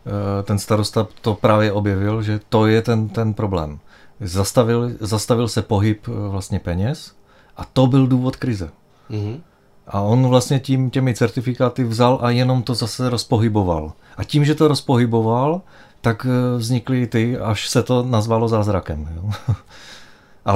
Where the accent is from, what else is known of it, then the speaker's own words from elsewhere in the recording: Ostrava, Moravian-Silesian Region, Czechia; já pocházím z Ostravy